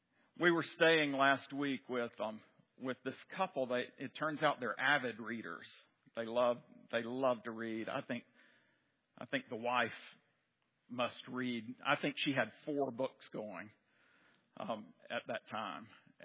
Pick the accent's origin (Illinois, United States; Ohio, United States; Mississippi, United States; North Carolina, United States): North Carolina, United States; Lexington; now in Japan; We've been there for 11 years, but I grew up over in Lexington, North Carolina, and that explains why I talk like this.